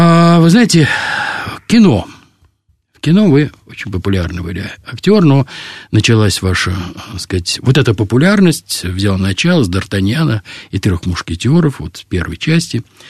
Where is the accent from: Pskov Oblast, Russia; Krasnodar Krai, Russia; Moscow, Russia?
Moscow, Russia; Мы, москвичи, мы знали его, конечно, как театр на Таганке, и я помню со своего, даже самого для меня раннего детства, как меня туда водили на спектакли